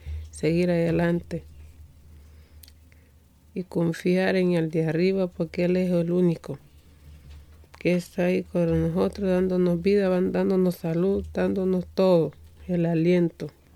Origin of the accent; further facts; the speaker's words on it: Honduras; moved away; soy de Honduras. Llegué y yo emigré a ese país en el 2016.